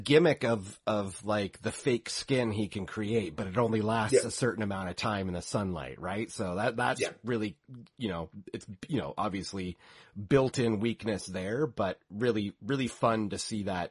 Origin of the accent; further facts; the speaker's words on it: Canada; I'm Canadian, so I love, like, cold noir